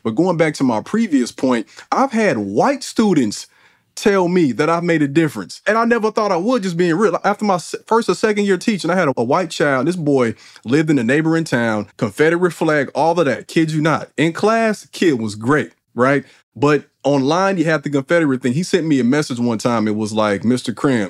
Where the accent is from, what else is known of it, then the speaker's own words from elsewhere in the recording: Jamaica; also born or lived in United States; learning about the history of America, especially with being Jamaican and American myself.